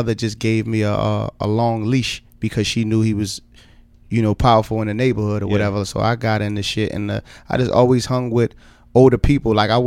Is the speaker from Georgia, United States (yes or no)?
no; Philadelphia, Pennsylvania, United States; But Philly, growing up in West Philly, Parkside area, like, that's why the influence on music was so, like, so strong when I was growing up.